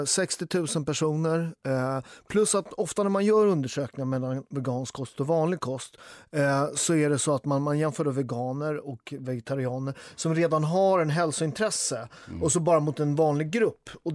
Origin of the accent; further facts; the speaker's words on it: Southern Italy, Italy; Jag kommer från en sån tradition. Jag är från Syditalien. I Italien, vi blir mobbade av norditalienarna som kallar oss manchafogli.